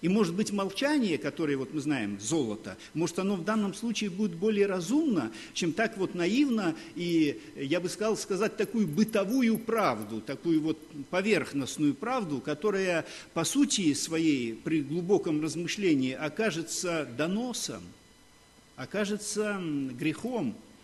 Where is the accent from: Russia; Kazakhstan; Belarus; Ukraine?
Belarus; Brest Region; born there; Вот я послевоенное дитя. Родился недалеко под Брестом